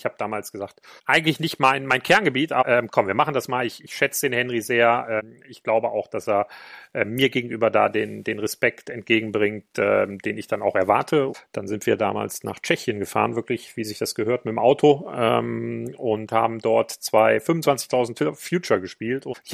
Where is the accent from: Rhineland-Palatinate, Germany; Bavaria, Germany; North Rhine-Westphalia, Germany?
North Rhine-Westphalia, Germany; Düsseldorf; wir sind beide Düsseldorfer